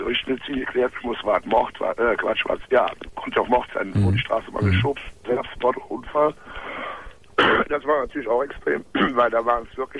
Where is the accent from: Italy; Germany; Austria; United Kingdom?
Germany; Cologne, North Rhine-Westphalia; Also ich komme aus Köln, kann man ruhig sagen.